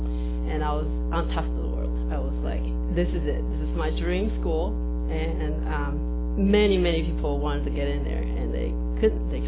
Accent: Taiwan; So, I grew up in Taiwan. I was always a good kid.

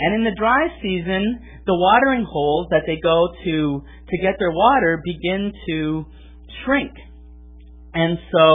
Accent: Milwaukee, Wisconsin, United States; also born or lived in New York City; I grew up in Milwaukee, and I lived for many years in New York City.

